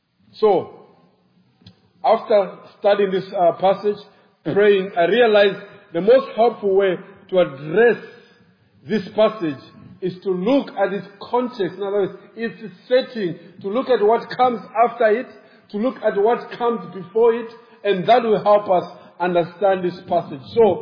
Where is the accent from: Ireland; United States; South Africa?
South Africa; now in Malawi; this was in South Africa, because I was born in Malawi, but I actually grew up in South Africa, but I moved back to Malawi to go and do church planting.